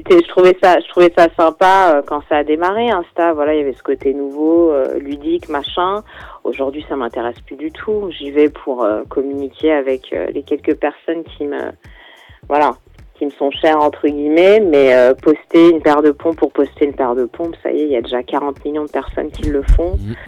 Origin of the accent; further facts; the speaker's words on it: Paris, Île-de-France, France; J'ai grandi à Paris même.